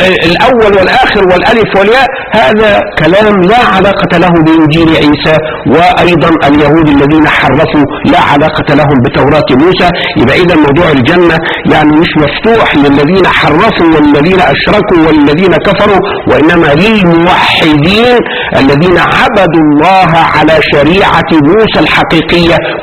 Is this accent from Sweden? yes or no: no; Egypt; وإحنا عندنا في مصر سنة 1947